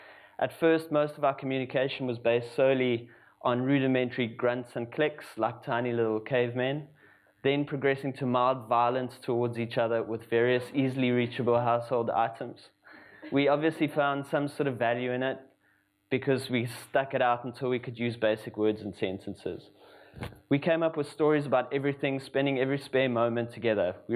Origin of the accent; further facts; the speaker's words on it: Johannesburg, Gauteng, South Africa; I'm from Johannesburg in South Africa